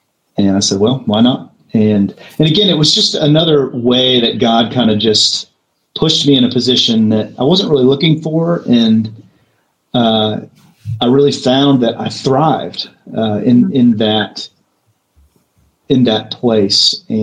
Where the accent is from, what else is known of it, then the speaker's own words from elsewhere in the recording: Nashville, Tennessee, United States; I grew up in Nashville. It was familiar territory